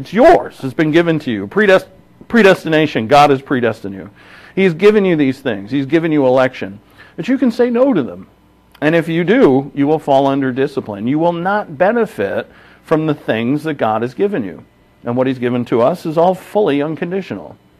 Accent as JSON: {"language": "English", "country": "Ireland", "said": "I'm Irish."}